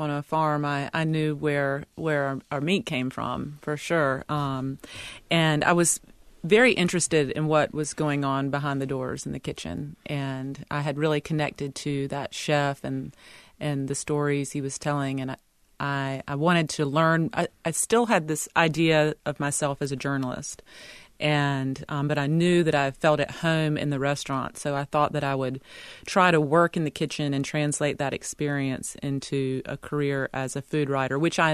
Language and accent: English; North Carolina, United States; And for me, growing up in Eastern North Carolina and always eating just food